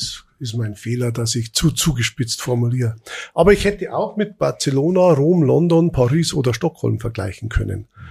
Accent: Bavaria, Germany; ich komme aus Bayern

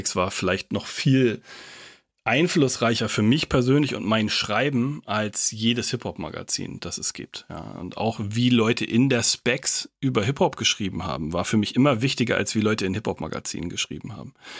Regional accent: Kiel, Schleswig-Holstein, Germany; wobei es in Kiel, wo ich aufgewachsen bin, gab es am Bahnhofskiosk eben

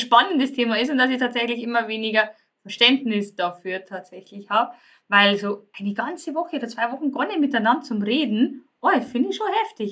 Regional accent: Bavaria, Germany; also bei uns in Bayern sagt man, ziemlich bockig.

